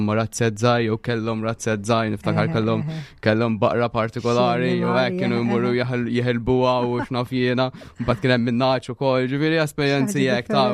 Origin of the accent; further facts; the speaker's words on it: Kerċem, Gozo, Malta; hekk minn ta' Kerċem, pratikament ġej mill-parroċċa ta' Kerċem.